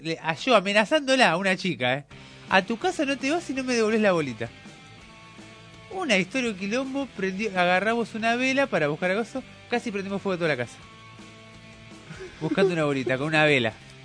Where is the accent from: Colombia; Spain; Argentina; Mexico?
Argentina; Bueno, acá somos argentinos, ¿no?